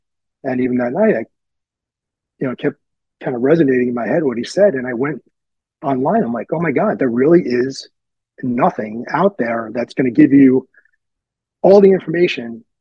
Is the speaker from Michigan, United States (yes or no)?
no; New York, United States; I was from New York, she was from Atlanta.